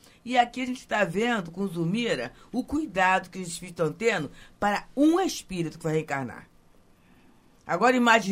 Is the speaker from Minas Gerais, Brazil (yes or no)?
no; Rio de Janeiro, Brazil; Olha, eu sou carioca, né? Sou carioca, estou aqui, vivo na cidade, a cidade maravilhosa